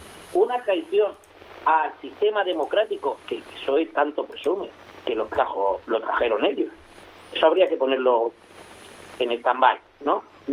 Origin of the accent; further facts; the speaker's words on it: Puerto de la Cruz, Canary Islands, Spain; accent: peninsular; yo, que soy canario, nacido en el puerto de la Cruz, con un acentillo peninsular, porque también tengo familia en Aragón, de la que me siento orgulloso. Yo soy canario al 51% y aragonés al 49%, pero soy 100% español.